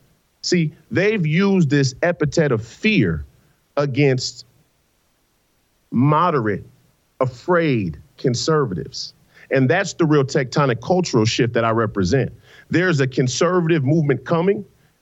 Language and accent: English; Saint Paul, Minnesota, United States; And I come from the Rondo community.